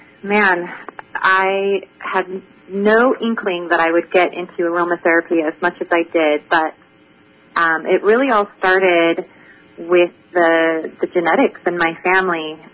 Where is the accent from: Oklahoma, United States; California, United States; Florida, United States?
California, United States; San Jose; I remember I grew up in San Jose, California, and I just so happened to go to a high school